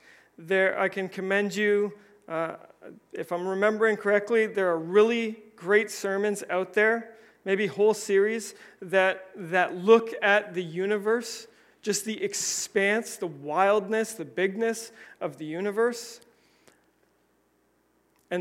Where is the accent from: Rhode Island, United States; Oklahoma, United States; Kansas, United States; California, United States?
Rhode Island, United States; As a Rhode Islander, you are one in a million.